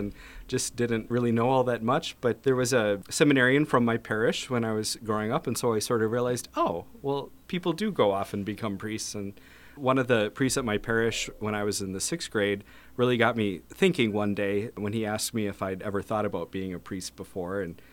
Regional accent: Faribault, Minnesota, United States; I grew up in Faribault, so fairly similar circumstance to Hastings in a lot of way. And then I also had a lot of relatives in Red Wing growing up, and so I'm very familiar with the area.

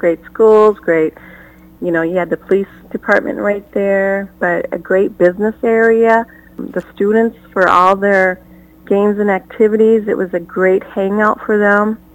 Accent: Alexandria, Minnesota, United States; Well, the exciting part, you know, I grew up in Alexandria, Minnesota, and I had graduated from high school and just entering college

